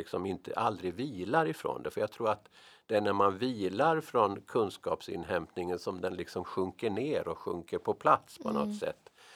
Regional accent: Ethiopia; jag var född och uppvuxen i Etiopien.

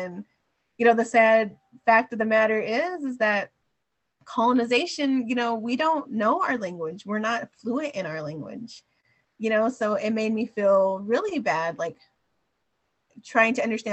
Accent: Dallas, Texas, United States; growing up in Arcadia Park, especially in, you know, Oak Cliff, West Dallas area, you know, you grow up with a lot of Mexican-Americans

